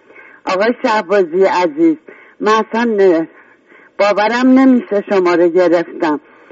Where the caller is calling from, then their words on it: Tehran, Tehran Province, Iran; از تهرانم، نزدیک 80 سالمه.